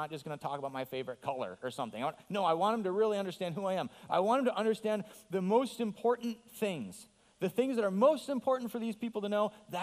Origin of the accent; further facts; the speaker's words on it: Fort Ann, New York, United States; now in Papua New Guinea; I was born and raised in Fort Ann, New York, just an hour north of here, a small little town.